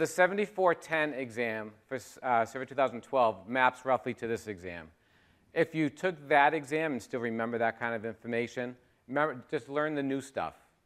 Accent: Boston, Massachusetts, United States; And I'm from Boston.

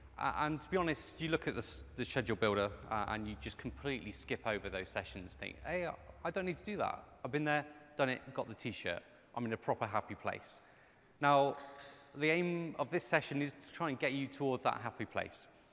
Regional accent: United Kingdom; So I am a Brit, so let's give you a little bit of story about me.

